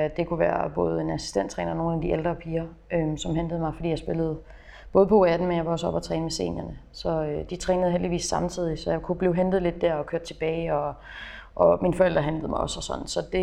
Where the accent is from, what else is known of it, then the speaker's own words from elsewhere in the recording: Middelfart, Region of Southern Denmark, Denmark; Jeg startede i Middelfart. Jeg er født i Middelfart også.